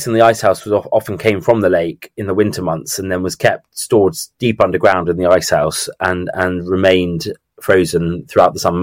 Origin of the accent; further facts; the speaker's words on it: South East England, United Kingdom; the village near where I grew up in Surrey, Shere